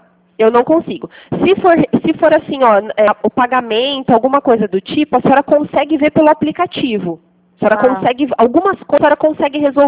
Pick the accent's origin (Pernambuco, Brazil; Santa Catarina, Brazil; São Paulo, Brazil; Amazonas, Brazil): São Paulo, Brazil; Eu sou do interior de São Paulo